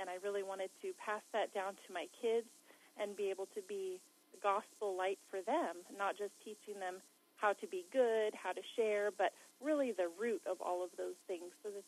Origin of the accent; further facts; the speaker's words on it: California, United States; now in Wisconsin, United States; We're from California, so it's brand new for us.